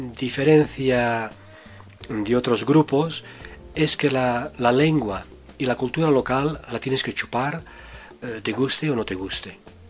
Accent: Menorca, Balearic Islands, Spain; Yo soy de Menorca.

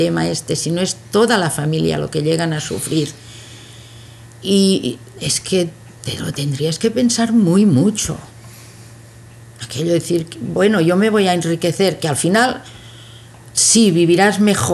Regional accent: Breda, Catalonia, Spain; born there; yo nací en Breda, de la provincia de Girona, Cataluña.

